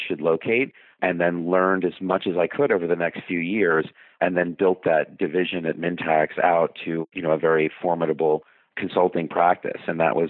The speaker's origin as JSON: {"language": "English", "town": "New York City", "region": "New York", "country": "United States", "tie": "born or raised there", "said": "And growing up in New York City, I was always a Mets fan"}